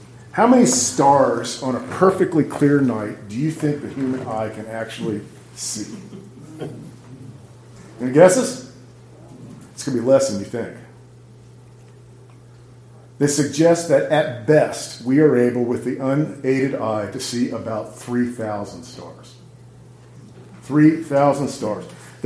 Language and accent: English; Los Angeles, California, United States; It was the same when I grew up in Los Angeles.